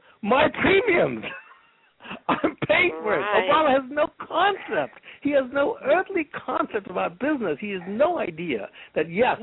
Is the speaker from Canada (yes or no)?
no; Yemen; My dad was a professor in physics, and he taught at different universities, and so I grew up in Yemen.